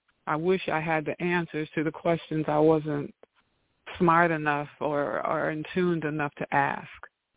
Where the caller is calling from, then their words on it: Atlanta, Georgia, United States; Good morning. … I'm calling from Atlanta.